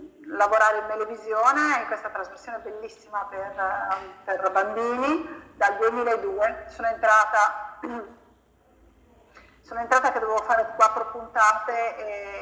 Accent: Bologna, Emilia-Romagna, Italy; Ecco, non ho altro da dire, sono bolognese.

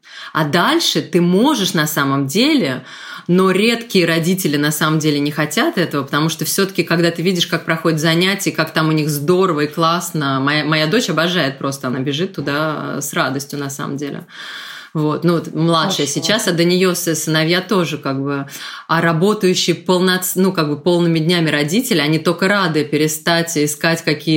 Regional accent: Moscow, Russia; now in Paris, France; я выросла в Москве, да, Москва, конечно, город довольно, это не очень представительный для России город, наверное, мир в себе, да, но он все-таки близок к Европе

